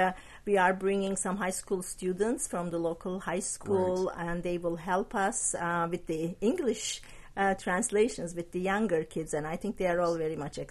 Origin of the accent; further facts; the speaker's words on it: Turkey; English is a second language; So, because I'm originally from Turkey, so because I speak the language, they asked me to help.